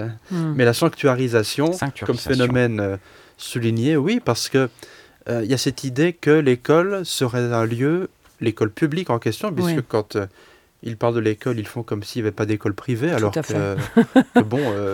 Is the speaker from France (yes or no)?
no; Belgium; c'est peut-être parce que j'ai grandi en Belgique